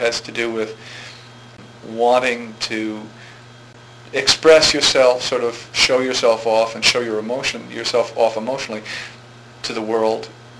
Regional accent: New York, United States; Oh, Long Island.

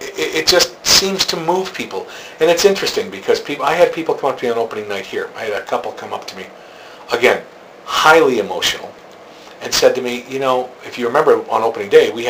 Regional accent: Milwaukee, Wisconsin, United States; I was born and raised in Milwaukee. Spent my first 20 years of my life in Milwaukee.

